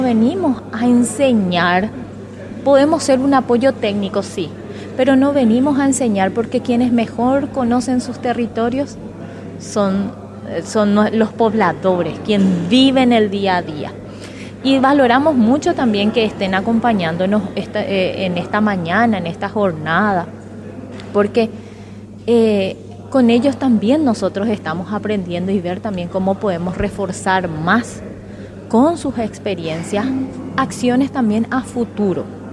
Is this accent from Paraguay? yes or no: yes; Paraguay; una satisfacción enorme como paraguaya